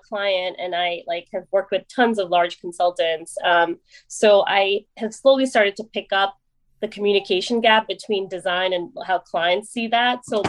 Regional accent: India; now in United States; So again, I grew up in India. I moved here in 1997.

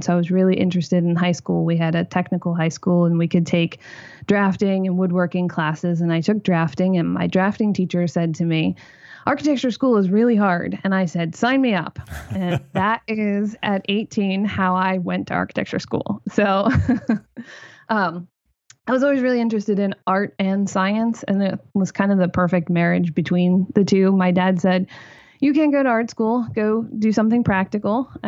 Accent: Lancaster, Pennsylvania, United States; In Lancaster, Pennsylvania. So okay. Most people have been there. And no, I'm not Amish, but lots of Amish community there.

